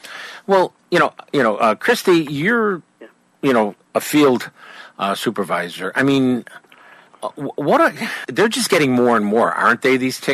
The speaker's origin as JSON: {"language": "English", "town": "Chicago", "region": "Illinois", "country": "United States", "said": "I'm from Chicago. You can tell somebody's from Chicago."}